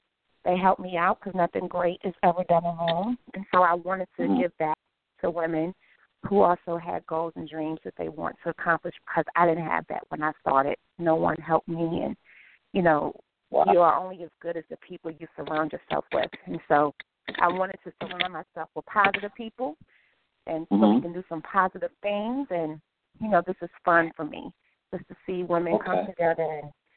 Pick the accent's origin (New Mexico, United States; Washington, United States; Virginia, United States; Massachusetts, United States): Virginia, United States; Danville; now in Charlotte, United States; Well, I'm from Danville, Virginia, but I currently reside in Charlotte, North Carolina, and I've been there for the past 6 years.